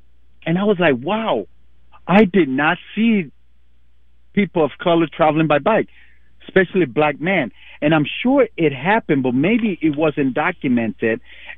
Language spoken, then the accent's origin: English; Panama; I grew up and I was born in Panama.